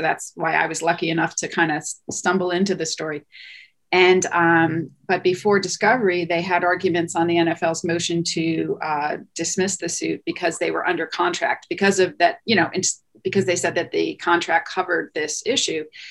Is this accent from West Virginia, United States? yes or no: no; Pennsylvania, United States; Outside of Philadelphia.